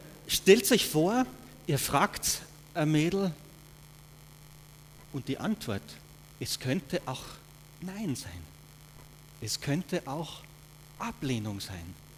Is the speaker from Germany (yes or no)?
no; Austria; Wir kommen aus Österreich, wir haben einen Tanzkurs gemacht